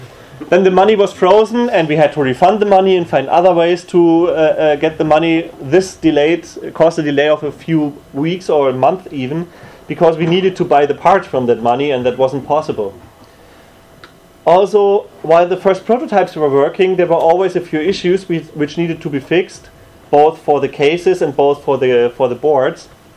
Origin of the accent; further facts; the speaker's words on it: Germany; English is a second language; I'm from Germany.